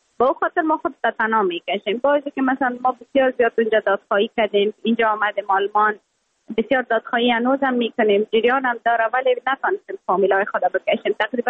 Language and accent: Persian; Afghanistan; moved away